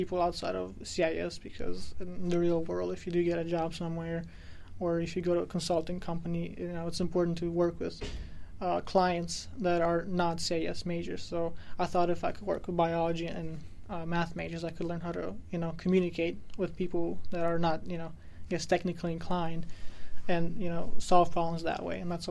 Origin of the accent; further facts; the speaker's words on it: Hagerstown, Maryland, United States; I'm from Shepherd University. My major is computer science. I'm from Hagerstown.